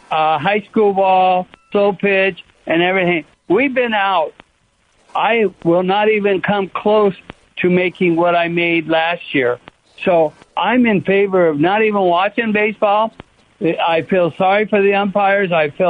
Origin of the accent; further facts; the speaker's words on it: Torrance, California, United States; I'm from Torrance